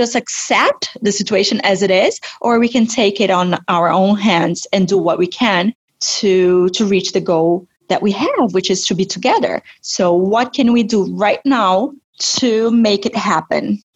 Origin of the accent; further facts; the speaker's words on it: Brazil; In 2019, I was in Brazil. I'm from Brazil.